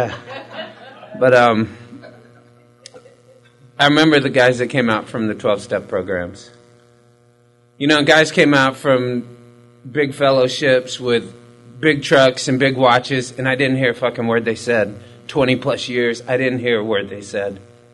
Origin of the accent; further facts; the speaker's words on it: Austin, Texas, United States; The way God has explained to me is, I'm from Austin, God is Dallas.